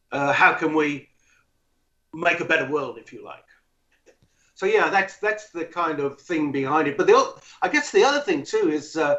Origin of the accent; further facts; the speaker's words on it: Yorkshire and the Humber, United Kingdom; born there; I was born in Northern Yorkshire farming area. Not big on books or education or things like that, but a very I suppose, deep culture in storytelling.